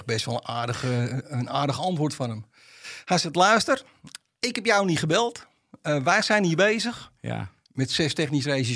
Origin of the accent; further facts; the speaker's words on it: Amsterdam, North Holland, Netherlands; als Amsterdammer loop je altijd alleen lachen.